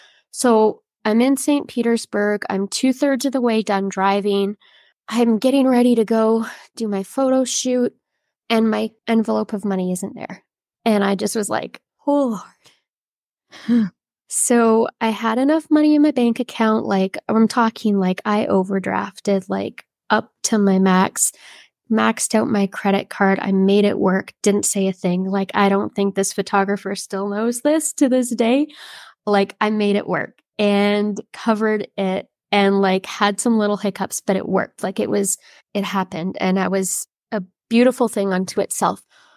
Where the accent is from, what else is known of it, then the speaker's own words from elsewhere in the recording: Philippines; I grew up in the Philippines as a missionary kid.